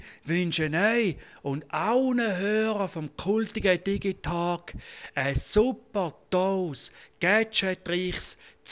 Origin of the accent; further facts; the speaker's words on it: Bern, Switzerland; now in St. Gallen, Switzerland; weil ich bin ein Berner Bub in St. Gallen.